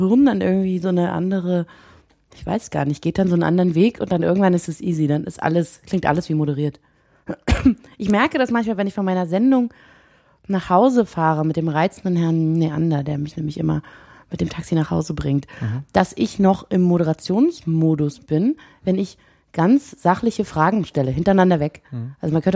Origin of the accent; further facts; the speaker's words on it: East Germany, Germany; Wir kommen aus dem Osten. Das stimmt.